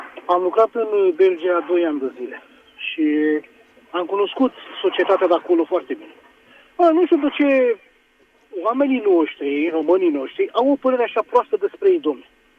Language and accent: Romanian; Romania; de ce sunt ei așa, am părerea așa proastă despre ei ca român?